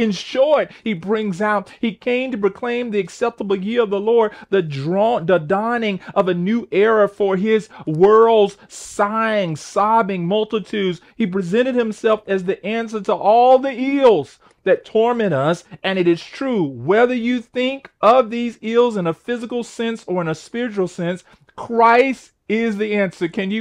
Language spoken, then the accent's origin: English; McLeansville, North Carolina, United States; I remember as a young boy growing up in McLeansville, I used to lay on the side of a hill